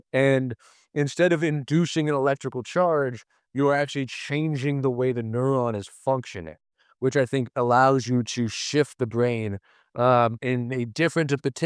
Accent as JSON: {"language": "English", "region": "Florida", "country": "United States", "said": "I'm from Florida. I love the ocean. I scuba dive."}